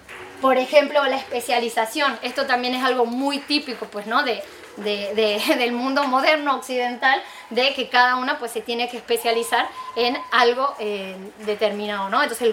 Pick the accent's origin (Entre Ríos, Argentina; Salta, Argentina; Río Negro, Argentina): Salta, Argentina; born there; yo nací en Argentina, en el norte, en un lugar que se llama Salta, y es una zona más andina